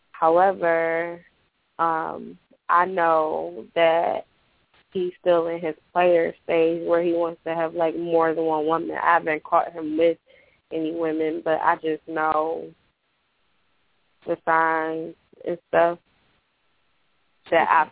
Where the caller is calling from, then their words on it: Detroit, Michigan, United States; I'm calling in from Detroit.